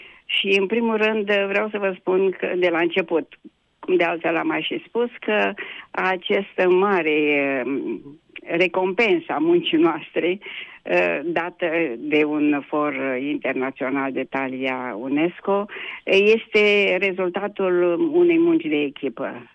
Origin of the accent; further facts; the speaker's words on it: Romania; m-a făcut să mă simt mândră că sunt româncă